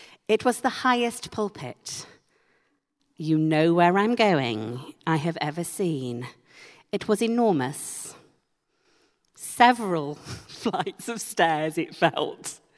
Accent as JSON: {"language": "English", "town": "Leeds", "region": "Yorkshire and the Humber", "country": "United Kingdom", "tie": "born or raised there", "said": "I went to a United Reformed Church in Leeds, my hometown, and I came to faith there."}